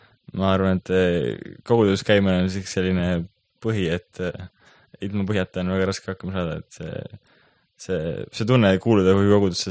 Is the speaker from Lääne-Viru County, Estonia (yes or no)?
yes; Kunda, Lääne-Viru County, Estonia; tulin Kundast Rakvere kooli